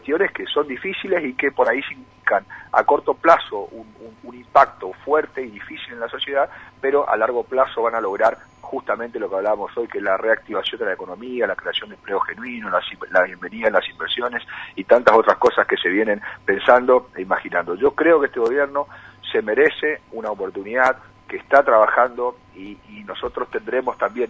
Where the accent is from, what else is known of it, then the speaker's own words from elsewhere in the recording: Argentina; no como miembro de Cambiemos, sino como argentino.